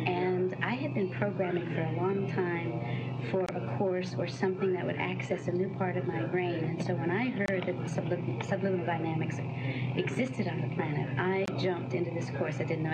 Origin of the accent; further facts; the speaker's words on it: Atlanta, Georgia, United States; and I'm from Atlanta, Georgia.